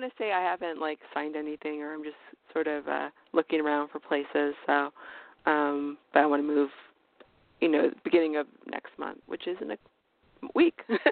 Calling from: California, United States; I'm calling from California.

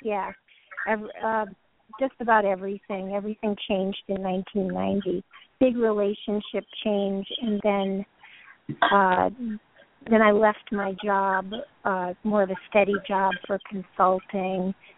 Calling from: California, United States; I'm calling from California.

